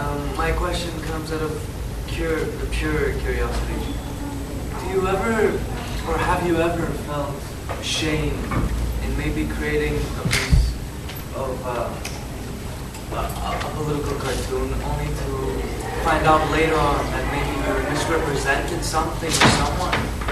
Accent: Greece; also born or lived in Egypt; I'm from Greece and Egypt.

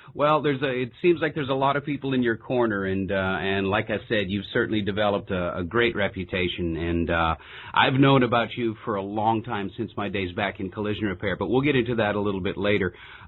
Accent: Northwest, United States; I grew up in the Northwest, and boy, those Beetles would go anywhere that you could point them.

